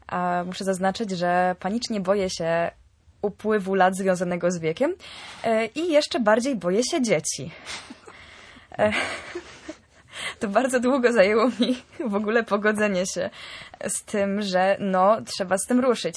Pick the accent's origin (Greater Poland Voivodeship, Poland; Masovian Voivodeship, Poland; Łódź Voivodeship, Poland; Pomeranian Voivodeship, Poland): Pomeranian Voivodeship, Poland; Kwidzyn; also born or lived in Toruń; now in Gdańsk, Poland; Ja przez to, że lubię się przeprowadzać, to mieszkałam trochę w Kwidzynie, skąd pochodzę i tam grałam w spektaklach. Mieszkałam trochę w Toruniu, gdzie również sobie pogrywałam. No i przyjechałam do Gdańska, gdzie jestem teraz w stand-by'u.